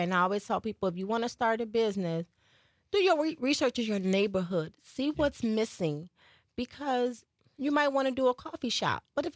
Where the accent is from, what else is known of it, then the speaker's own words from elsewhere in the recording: Chicago, Illinois, United States; No, baby, I'm from Chicago.